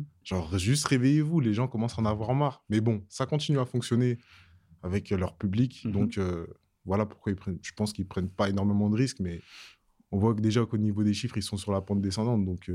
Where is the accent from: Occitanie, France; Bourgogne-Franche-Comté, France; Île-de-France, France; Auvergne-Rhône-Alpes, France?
Île-de-France, France; Savigny-le-Temple; J'ai grandi à Savigny-le-Temple dans le 77.